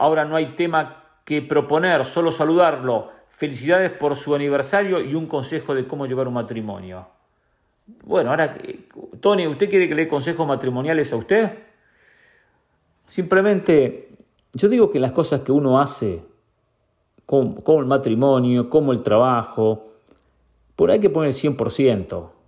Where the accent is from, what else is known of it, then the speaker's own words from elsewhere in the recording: Argentina; Y yo digo argentino porque soy argentino